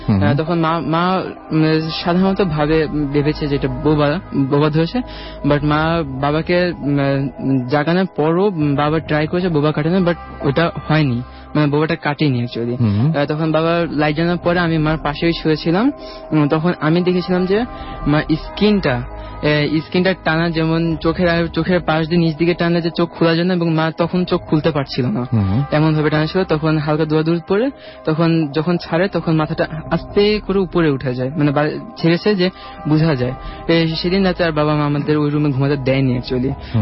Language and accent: Bangla; Banglamotor, Dhaka Division, Bangladesh; আমি বাংলামোটর থেকে এবং বাংলামোটর থেকে এসেছি এখন।